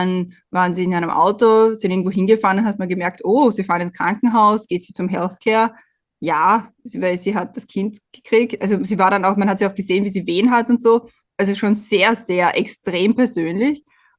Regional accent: Austria; Und bei uns in Österreich wird einem immer eingebläut, ja, nicht über den Gegner reden.

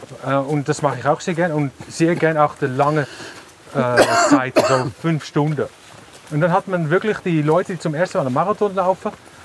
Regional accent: Netherlands; German is a second language; now in Switzerland; Also ich als Holländer hatte Angst vor der Schweizer Behörde.

